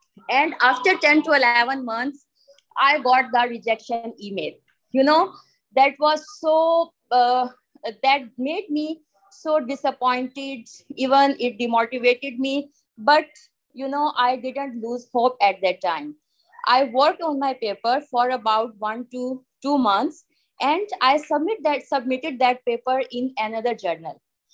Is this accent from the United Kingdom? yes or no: no; Pakistan; I am from Pakistan.